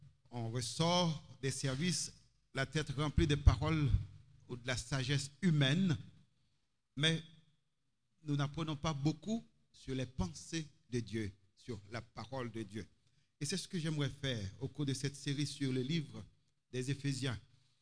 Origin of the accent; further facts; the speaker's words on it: Haiti; also born or lived in United States; j'ai vécu aux États-Unis et je suis haïtien, je vis en Haïti